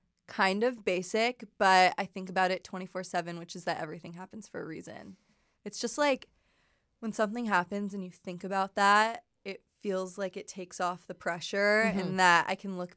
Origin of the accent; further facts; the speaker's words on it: California, United States; also born or lived in North Carolina; But yeah, growing up in California is really hard and it's very competitive. And so my family really wanted my brothers and I to have a different experience. So we moved to North Carolina.